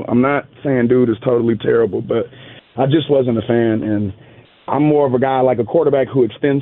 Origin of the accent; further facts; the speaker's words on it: Atlanta, Georgia, United States; also born or lived in Seattle; because see, I was born in Seattle. I was raised in Atlanta, so I love my Seahawks and I love the Falcons.